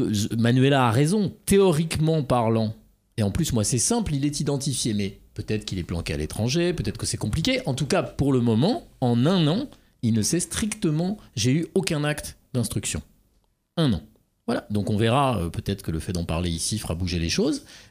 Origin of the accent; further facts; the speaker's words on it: France; Ben non, je ne défends pas Israël, je suis français.